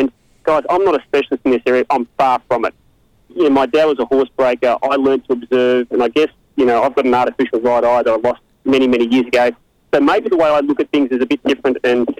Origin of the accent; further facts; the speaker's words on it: Victoria, Australia; now in Noosa Heads, Australia; I'm in Noosa Heads. I'm originally from Victoria. I actually got married in Mornington, believe it or not, many years ago.